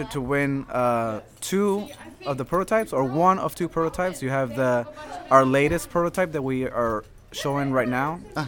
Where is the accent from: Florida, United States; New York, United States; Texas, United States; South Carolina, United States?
South Carolina, United States; Goose Creek; So we're from Goose Creek.